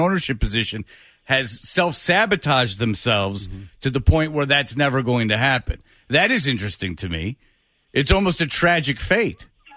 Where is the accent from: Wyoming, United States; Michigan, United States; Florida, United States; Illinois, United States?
Michigan, United States; Detroit; All right. See, I grew up in Detroit.